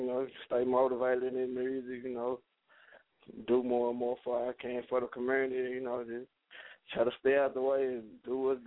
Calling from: Memphis, Tennessee, United States; Yeah, I'm calling from Memphis, Tennessee.

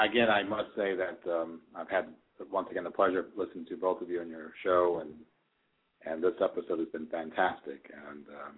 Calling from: Piscataway, New Jersey, United States; I'm calling from Piscataway.

